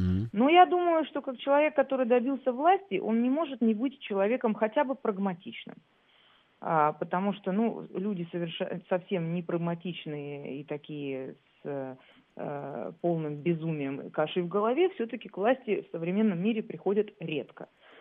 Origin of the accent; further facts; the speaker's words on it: Armenia; не потому что я армянка и по древней армянской традиции боюсь сглазить